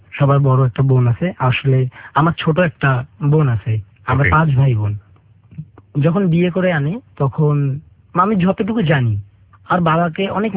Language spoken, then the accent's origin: Bangla; Rangpur, Rangpur Division, Bangladesh; আমি রংপুর থেকে আসছি।